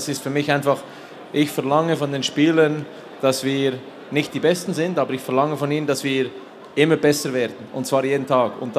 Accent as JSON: {"language": "German", "country": "Switzerland", "said": "Ich bin Schweizer"}